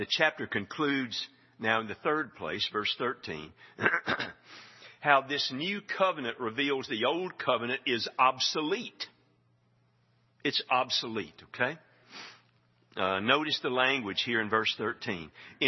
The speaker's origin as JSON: {"language": "English", "town": "Hartsel", "region": "Colorado", "country": "United States", "tie": "born or raised there", "said": "I grew up in Hartsel and in a house that my great grandfather built in 1900."}